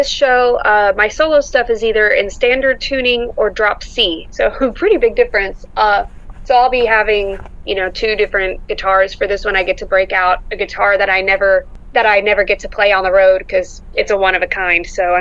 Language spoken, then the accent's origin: English; Texas, United States; I really hope so. I'm ready to be back in my home state.